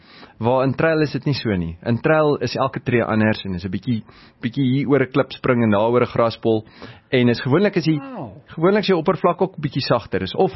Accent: Free State, South Africa; kom ons hardloop deur die Vrystaat. My tuisdorp is daar

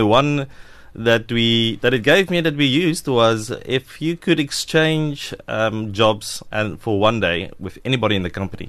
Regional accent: Bloemfontein, Free State, South Africa; accent: South African; So you might hear it in my accent, but I'm a boykie from Bloemfontein in the Free State. So grew up there, was in school there and university, and shortly after that went to Johannesburg

